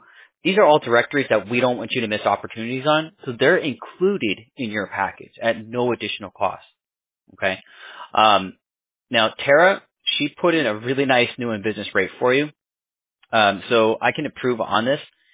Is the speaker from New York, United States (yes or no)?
yes; New York City, New York, United States; born there; also born or lived in Florida; I came from Florida, though, so that was a little different. But I was born in the Bronx, New York. I was everywhere, man. You know, moved around a little.